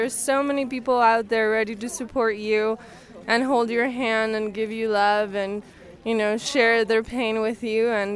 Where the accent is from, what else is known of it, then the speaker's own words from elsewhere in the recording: Puerto Rico; now in Carbondale, United States; I'm from Puerto Rico, but I just moved to Carbondale.